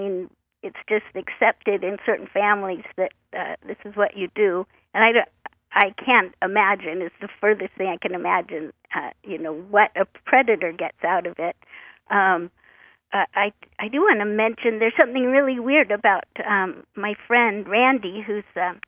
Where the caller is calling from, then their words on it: Oregon, United States; I'm calling from Oregon.